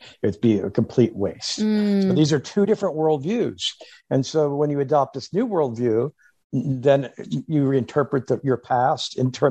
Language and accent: English; St. Petersburg, Florida, United States; I'm from St. Petersburg, Florida, the Philadelphia Phillies, the baseball team, spring train in the town next to it, Clearwater.